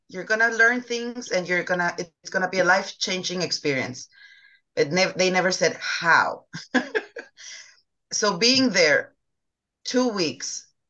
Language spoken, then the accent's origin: English; Tijuana, Baja California, Mexico; from Tijuana, Baja California. Well, this experience was totally, totally different. Being from another country, I did experience my university